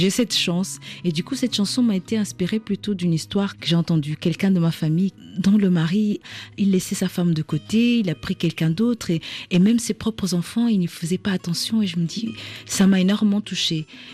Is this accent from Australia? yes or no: no; Portugal; accent: Portuguese; first language Portuguese; French is a second language; now in France; C'est vrai que quand je parle, maintenant, j'ai un accent plus vers le brésilien. Parce que quand je suis venue en France, bien sûr, j'avais le portugais plus du Portugal.